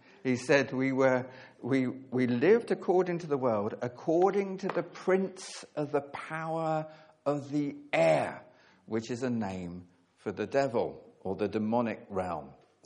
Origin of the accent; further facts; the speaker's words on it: East of England, United Kingdom; I'm from Hertfordshire, and we always drop the H's in Hertfordshire.